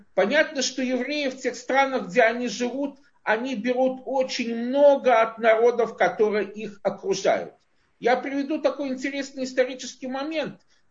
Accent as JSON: {"language": "Russian", "town": "Mogilev", "region": "Mogilev Region", "country": "Belarus", "said": "Я из Могилева."}